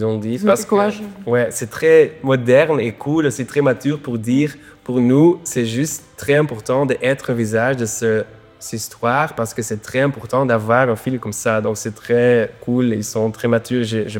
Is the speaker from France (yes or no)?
no; Wetteren, Flanders, Belgium; also born or lived in Berlin, Germany; j'étais de Wetteren, un petit village pas loin de Gand. En Belgique, c'est vraiment la province.